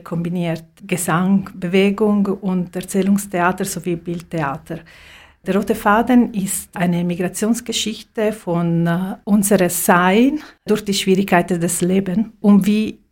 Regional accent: Italy; Ich komme selber aus Italien

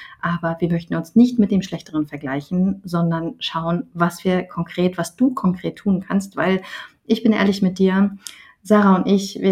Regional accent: East Germany, Germany; Ich bin ja ein Kind der DDR, ich bin in den 80ern geboren

